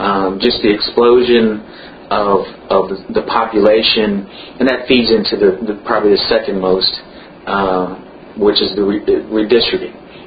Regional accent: Texas, United States; born there; I'm an American citizen. I was born here. Many of us are American citizens. We're, you know, we just so happen to have roots in Mexico or Latin America

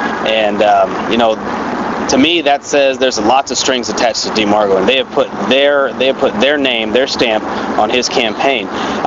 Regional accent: El Paso, Texas, United States; especially in El Paso. We're on the brink of greatness in my hometown.

